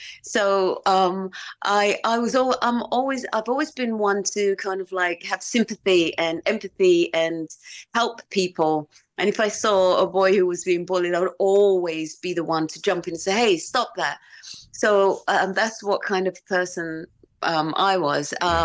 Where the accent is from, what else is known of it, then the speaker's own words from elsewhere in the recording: Romford, London, United Kingdom; accent: Romford/LA; also born or lived in Los Angeles, United States; So my accent is kind of like got a little bit of Romford, and it's going from LA.